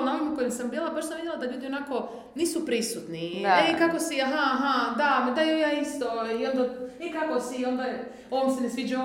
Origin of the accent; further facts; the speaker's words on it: Croatia; Pogotovo kod nas u Hrvatskoj